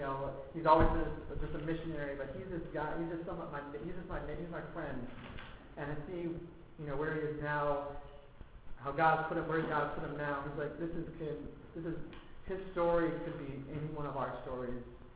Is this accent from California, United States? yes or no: yes; California, United States; I grew up in California, and one of my neighbors, one of the fellow homeschool students, was this guy named Jared Sanchez.